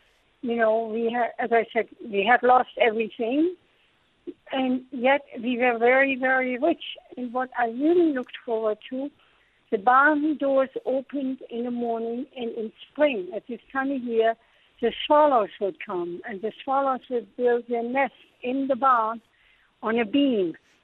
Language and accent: English; East Prussia, Germany; also born or lived in Cuxhaven, Germany; I'm a child of World War II. I come from East Prussia, which is today on the Lithuanian border. We ended up throughout the war in the city Cuxhaven near Hamburg, and we were placed into people's homes.